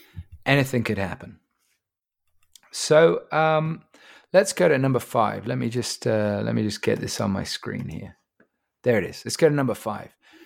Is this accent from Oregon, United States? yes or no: no; Boston, Massachusetts, United States; No, go on. I'm from Boston. What are they?